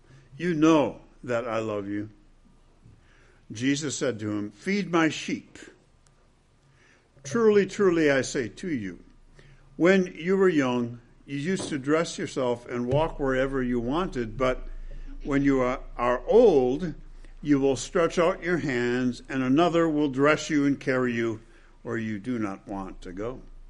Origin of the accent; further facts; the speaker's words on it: Grand Rapids, Michigan, United States; I returned to the Lord and joined a local church in my hometown, Grand Rapids, Michigan.